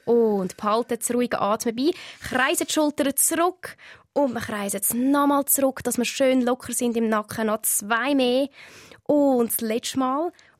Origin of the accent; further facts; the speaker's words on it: Switzerland; Zumba ist zwar ein riesen Boom, noch bei uns in der Schweiz, in den Staaten aber schon längst vorbei.